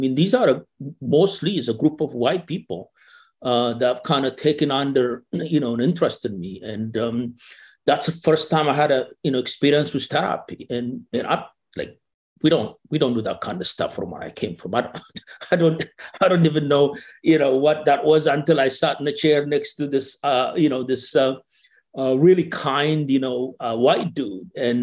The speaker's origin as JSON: {"language": "English", "country": "Ethiopia", "tie": "born or raised there", "said": "what's going on the streets back in Ethiopia were much more interesting than what goes on"}